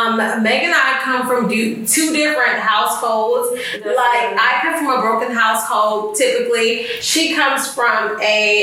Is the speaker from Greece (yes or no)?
no; United States; born there; I was born here in the United States of America